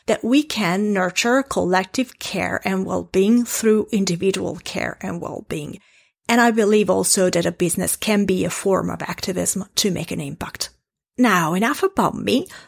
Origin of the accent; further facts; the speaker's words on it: Italy; English is a second language; as I mentioned, I'm an impact coach and I'm from Italy.